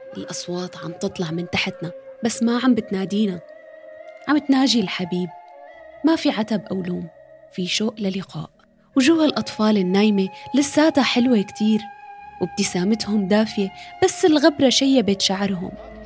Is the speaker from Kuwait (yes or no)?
no; Syria; عرفت إنه نحن من سوريا وجينا من اسطنبول كرمالهم